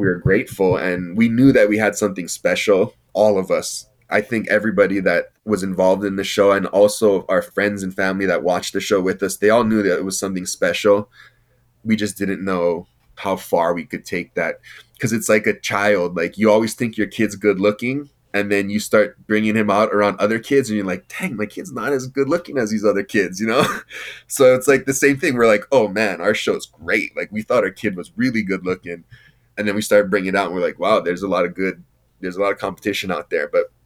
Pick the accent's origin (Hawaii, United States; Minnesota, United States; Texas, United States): Hawaii, United States; Waimea; obviously born and raised in Waimea. My dad is Hawaiian.